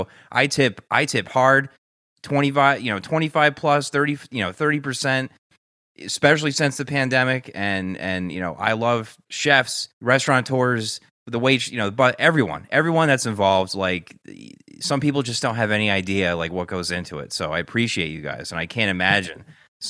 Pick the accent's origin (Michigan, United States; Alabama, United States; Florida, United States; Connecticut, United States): Connecticut, United States; Newtown; we play in the same softball team together in my hometown of Newtown, Connecticut this year.